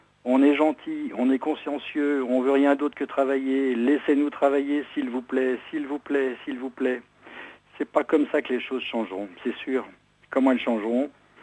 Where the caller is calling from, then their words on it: Paris, Île-de-France, France; de Paris.